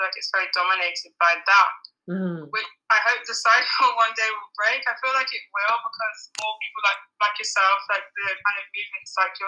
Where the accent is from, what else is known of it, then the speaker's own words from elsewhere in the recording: London, United Kingdom; So I'm from South London. And obviously London's very diverse and multicultural, but I feel like in South London there's more things focused around like Black men and Black women, especially what I've experienced from Brixton, the area of Brixton.